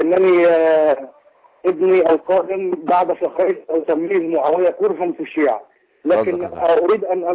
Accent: Sharqia Governorate, Egypt; نعم أنا مصري. من الشرقية.

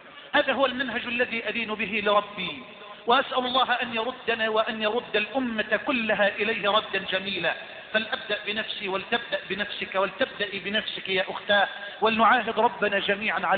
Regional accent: Egypt

